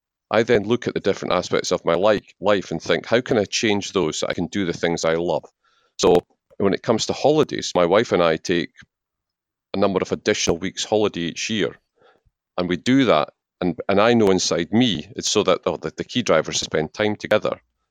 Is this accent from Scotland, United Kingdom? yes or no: yes; Scotland, United Kingdom; It's the doing the international travel and the meeting the different cultures and being all the time being Scottish.